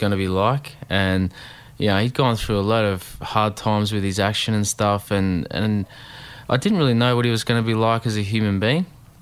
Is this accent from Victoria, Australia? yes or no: yes; Melbourne, Victoria, Australia; You know, we don't even follow it. We're from Melbourne.